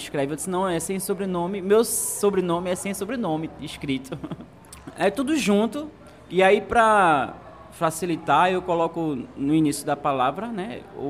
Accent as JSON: {"language": "Portuguese", "town": "Recife", "region": "Pernambuco", "country": "Brazil", "tie": "born or raised there", "said": "porque eu venho do Ibura, né? Sou cria do Ibura, nascido e criado lá."}